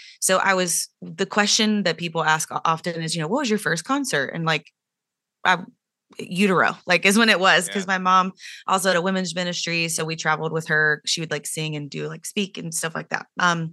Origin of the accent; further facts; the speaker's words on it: Durham, North Carolina, United States; now in Nashville, United States; I'm from Durham. I live in Nashville, Tennessee now.